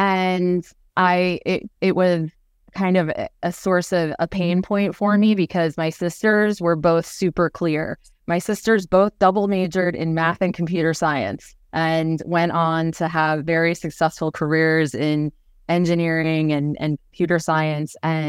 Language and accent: English; Maryland, United States; Well, I am born and bred Marylander, so I grew up in Sorin Park. My parents still live there.